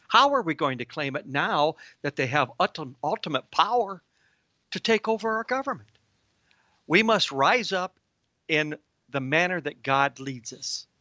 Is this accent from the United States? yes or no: yes; United States; born there; I was born in America, a godly nation